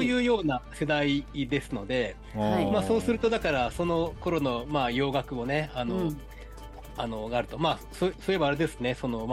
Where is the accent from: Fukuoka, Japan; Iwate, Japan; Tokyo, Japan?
Fukuoka, Japan; Yanagawa; 福岡県ですね、福岡県ですね、福岡県柳川ですね、